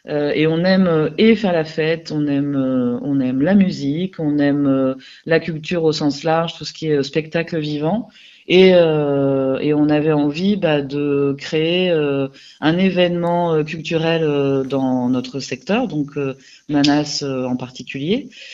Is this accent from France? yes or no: yes; Lille, Hauts-de-France, France; à Lille, en fait, on vient particulièrement de Lille